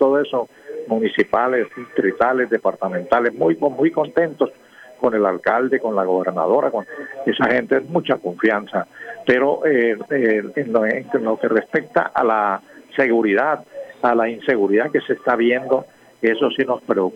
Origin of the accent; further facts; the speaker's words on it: Santander, Colombia; now in Barranquilla, Colombia; usted sabe que nosotros somos de origen santandereano y ya somos barranquilleros por adopción